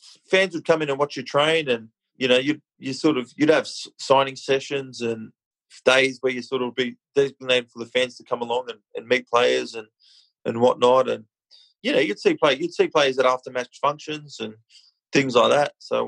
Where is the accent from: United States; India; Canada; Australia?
Australia; people like me, myself, who are Australians, sort of growing up in Australia, obviously got, you know, Scottish background and whatnot